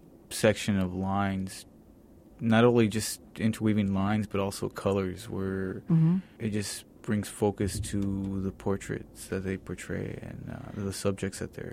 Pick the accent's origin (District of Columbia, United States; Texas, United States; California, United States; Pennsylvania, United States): Texas, United States; El Paso; also born or lived in Tacoma; I'm actually born and raised in El Paso.